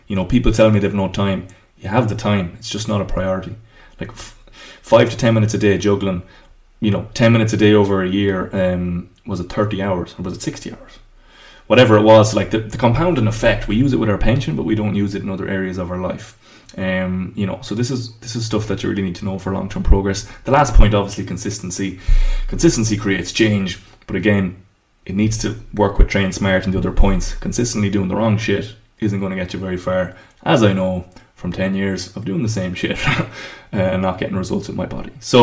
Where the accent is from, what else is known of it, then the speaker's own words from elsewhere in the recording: Ireland; I'm from Ireland